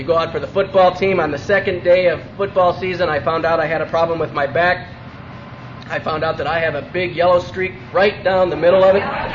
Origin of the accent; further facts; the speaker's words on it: Chicago, Illinois, United States; I grew up in a family, I've got two older brothers. My father was, I grew up in Chicago.